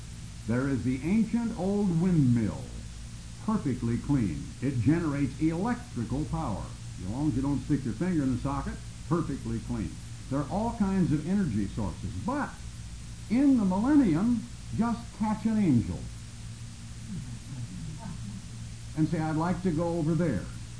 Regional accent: Oregon, United States; and as a boy growing up in Oregon, seeing my father's ministry and all the members of the Church of God Seventh Day, the Oregon Conference

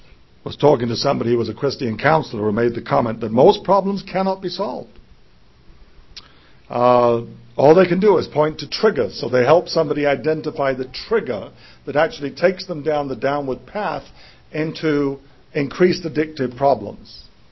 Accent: England, United Kingdom; You know, I grew up in England.

